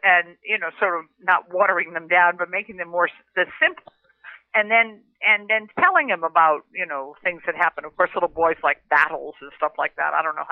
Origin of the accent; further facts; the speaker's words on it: New York, United States; The Roeblings built the Brooklyn Bridge, and being a New Yorker and having traveled that bridge an awful lot.